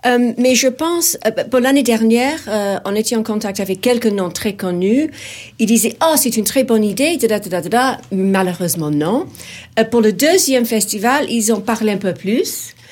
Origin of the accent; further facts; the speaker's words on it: England, United Kingdom; French is a second language; Chez nous, en Angleterre, il y a beaucoup de monde. On est une petite île avec 60 millions de gens.